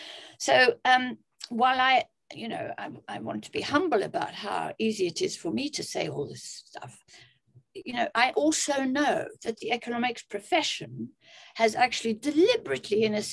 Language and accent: English; South Africa; Now, I'm South African.